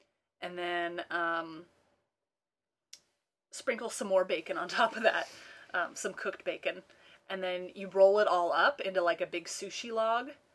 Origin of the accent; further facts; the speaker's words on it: United States; I'd be tempted to say on behalf of you that America could keep him, but as an American, we don't want him.